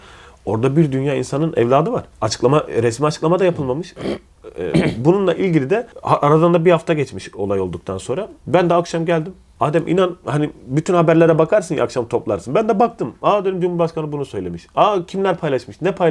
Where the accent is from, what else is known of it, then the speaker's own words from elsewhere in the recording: Adana, Turkey; Biz Adana'da büyüdük ve Adana Çukurova inanılmaz derecede büyük bir vatan sevgisiyle yoğrulan bir memlekettir.